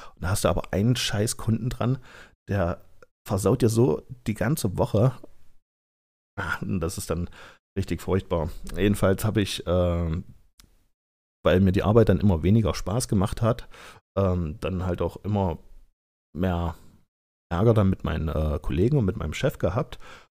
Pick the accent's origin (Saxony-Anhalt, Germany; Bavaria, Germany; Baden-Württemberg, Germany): Saxony-Anhalt, Germany; Halle; Ich bin in Halle an der Saale geboren und aufgewachsen, habe hier den größten Teil meines Lebens gewohnt und wohne auch immer noch hier.